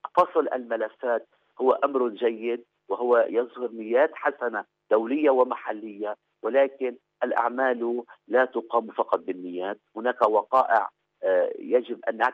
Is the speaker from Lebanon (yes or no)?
yes; Lebanon